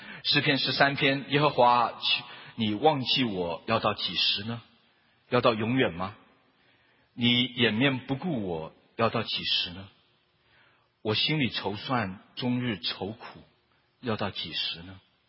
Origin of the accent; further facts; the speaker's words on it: United States; also born or lived in Taiwan; 我是在我们老家是江苏，我是在台湾出生，那我是在美国长大。那我在念高中的时候，我住在 Boston。